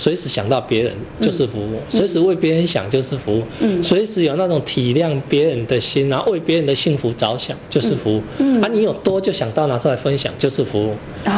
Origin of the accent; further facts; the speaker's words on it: Taiwan; 啊，所以我们台湾人这个感情内敛的。